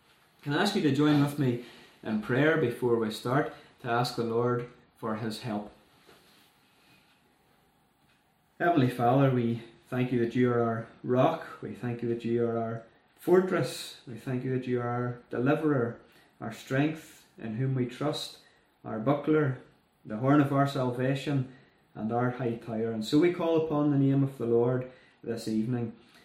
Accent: Londonderry, Northern Ireland, United Kingdom; many of you know me. I was born and raised in Londonderry and I attended Londonderry Free Presbyterian Church for in and around 10 years.

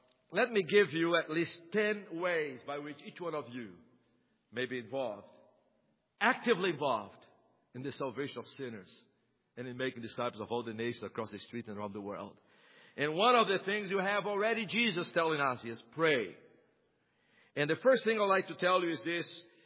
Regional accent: Brazil; Now, I come from Brazil, and you know Brazil, we love soccer.

